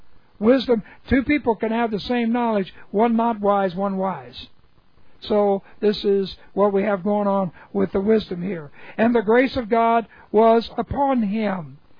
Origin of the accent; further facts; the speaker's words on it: Hollywood, California, United States; See, I'm from three places. I'm from Hollywood, California, the United States.